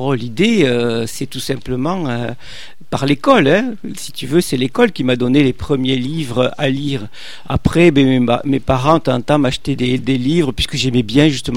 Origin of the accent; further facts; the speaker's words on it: south of France, France; Moi, je suis né dans le Midi de la France. C'était une école comme dans toutes celles du Midi de la France